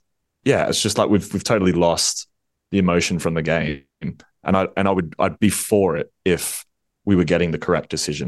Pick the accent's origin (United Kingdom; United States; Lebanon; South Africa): United Kingdom; England; And obviously, us being English want to do things a different way